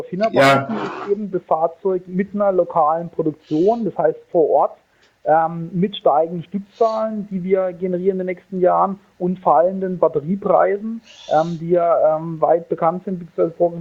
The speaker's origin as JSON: {"language": "German", "town": "Karlsruhe", "region": "Baden-Württemberg", "country": "Germany", "tie": "born there", "said": "Ich komme gebürtig aus Karlsruhe und habe dort an der Uni Maschinenbau studiert"}